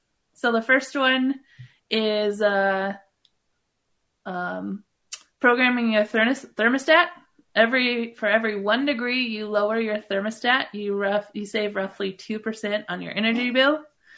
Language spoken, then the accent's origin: English; Colorado, United States; now in Minnesota, United States; And lastly, I grew up actually in Colorado. So when I came to Minnesota to be a first-time homeowner, it's a lot different. I grew up on a dirt road with a cement driveway